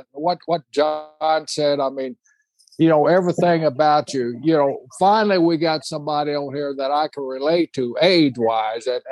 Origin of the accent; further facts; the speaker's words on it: Seminole, Oklahoma, United States; born there; and I was born in Seminole, Oklahoma.